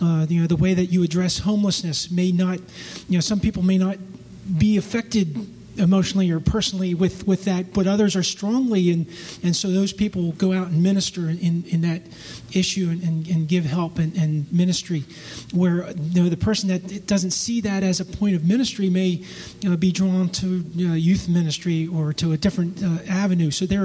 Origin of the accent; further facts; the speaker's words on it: Finland; from Finland.